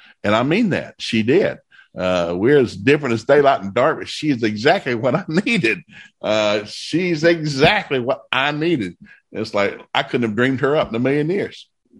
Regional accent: the South, United States; And so I grew up in the South. We thought, well, you get one spouse

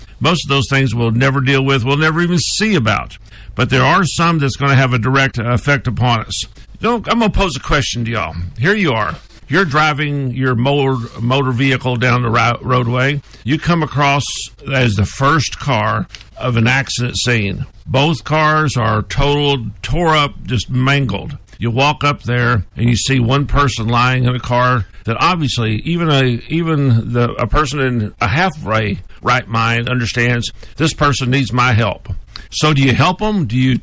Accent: Texas, United States; I'm from Texas. The Alamo was always my favorite movie

